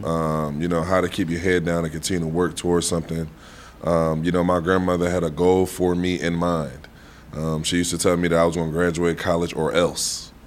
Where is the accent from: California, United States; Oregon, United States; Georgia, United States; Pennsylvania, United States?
Pennsylvania, United States; Philadelphia; really born and raised in North Philly, right off of 23rd and Sedgley. But, you know, moved uptown to West Oak Lane when I was in middle school with my mother and my grandmother.